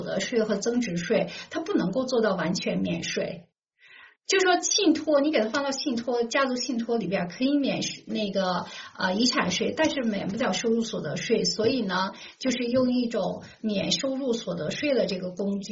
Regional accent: China; 我们中国人呢，就是真是勤勤恳恳，很勤劳啊

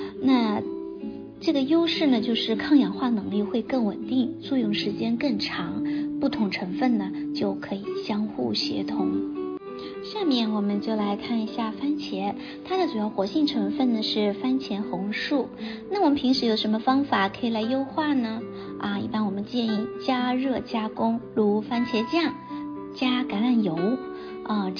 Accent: China; 我们中国人很喜欢喝热的这个食物，对吧？

